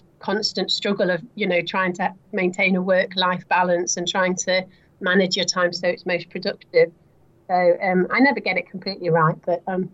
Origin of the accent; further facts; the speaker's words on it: Wales, United Kingdom; I'm personally Welsh myself. I was born there.